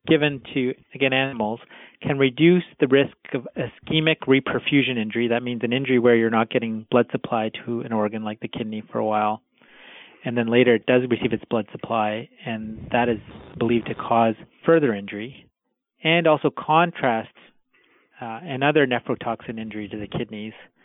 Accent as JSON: {"language": "English", "country": "Canada", "tie": "born there", "said": "I was born in Canada, but my parents have an Indian background."}